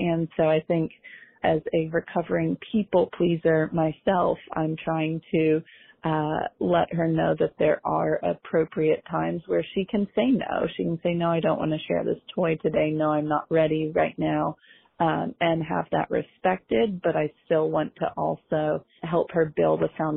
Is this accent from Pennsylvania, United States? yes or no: yes; Philadelphia, Pennsylvania, United States; I am from Philadelphia.